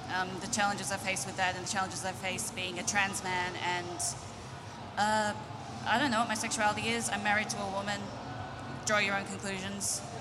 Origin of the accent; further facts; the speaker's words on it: Australia; I'm from Australia. Yes, the weather is worse here.